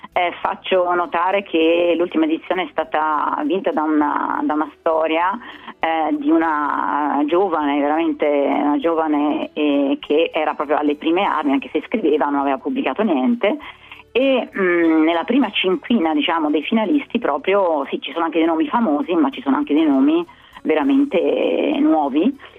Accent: Tuscany, Italy; Non dimentichiamoci che noi siamo toscani

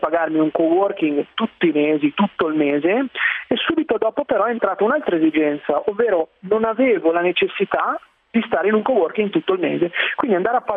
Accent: Bergamo, Lombardy, Italy; now in Milan, Italy; io sono di Bergamo, mi sono trasferito in una grande città come Milano

